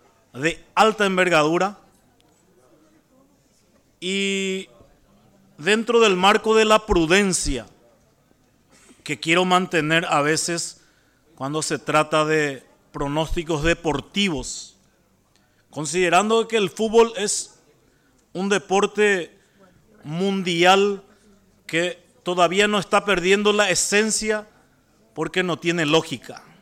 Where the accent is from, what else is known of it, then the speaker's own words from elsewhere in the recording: Paraguay; Como paraguayos no podíamos estar exentos de ese acontecimiento mencionado por los colegas